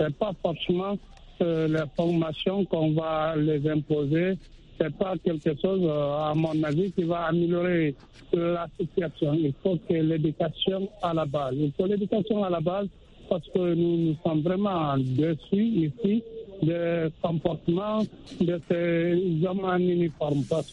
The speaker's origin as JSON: {"language": "French", "country": "Guinea", "said": "moi, en tant que Guinéen"}